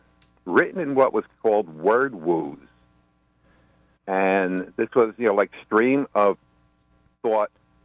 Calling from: Woodbridge, New Jersey, United States; I'm calling from... Woodbridge, New Jersey.

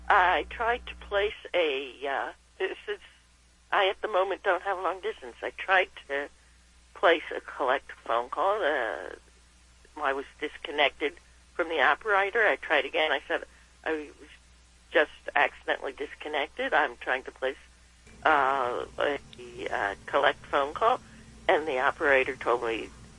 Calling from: New York, United States; New York.

